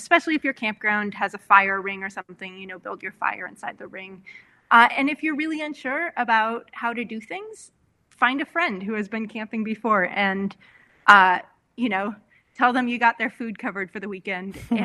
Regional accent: California, United States; I grew up being outdoors in California where the fire hazard is so high that we almost never had fires at all.

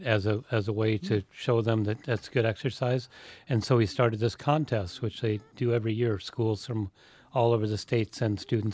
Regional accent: Wisconsin, United States; My hometown was 8 miles from the Illinois border, so those things happened.

